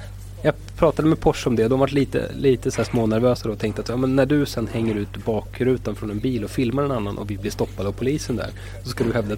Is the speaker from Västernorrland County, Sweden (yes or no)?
no; Stockholm, Stockholm County, Sweden; jag är ju själv stockholmare